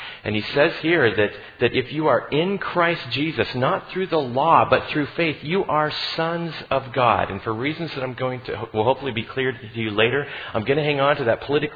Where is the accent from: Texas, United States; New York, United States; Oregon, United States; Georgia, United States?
Oregon, United States; Vail; also born or lived in Myrtle Point; We grew up in Vail, Oregon, and then in Myrtle Point, Oregon, down the south coast, very small towns.